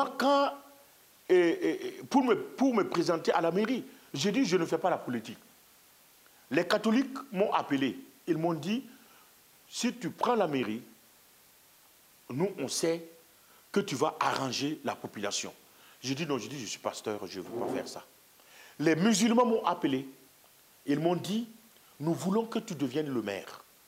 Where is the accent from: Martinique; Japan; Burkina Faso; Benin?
Burkina Faso; French is a second language; J'ai dit, je venais de Burkina Faso.